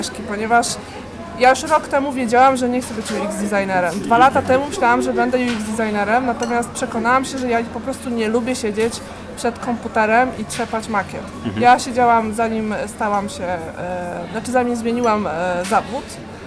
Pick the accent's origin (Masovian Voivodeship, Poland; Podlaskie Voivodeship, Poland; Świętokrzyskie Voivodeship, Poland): Masovian Voivodeship, Poland; Warsaw; Tak, ja mieszkam w Warszawie i mieszkam w Warszawie od urodzenia.